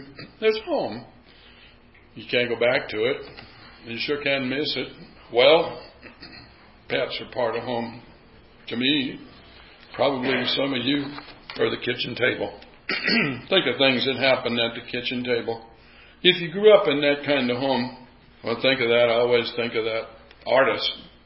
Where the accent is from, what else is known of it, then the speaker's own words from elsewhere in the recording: Iowa, United States; But I remember that when we grew up in Iowa, our room wasn't heated very well.